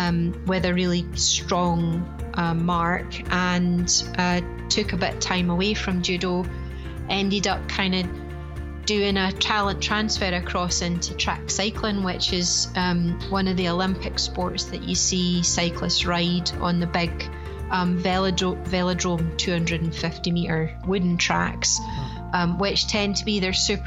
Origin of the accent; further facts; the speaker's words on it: Edinburgh, Scotland, United Kingdom; accent: Scottish; I was born and bred in Edinburgh, so it's a Scottish accent you're listening to just now.